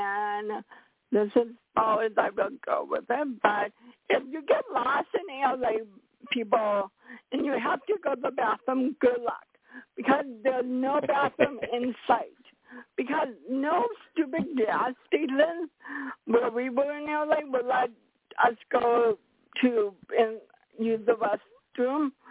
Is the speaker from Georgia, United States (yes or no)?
no; Seattle, Washington, United States; Okay, I'm from Seattle, so you can't understand why I'm saying what I'm saying